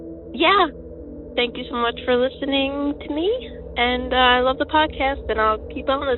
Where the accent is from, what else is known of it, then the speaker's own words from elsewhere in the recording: New York, United States; I'm from Long Island, and I had a kind of a weird experience about 2 years ago.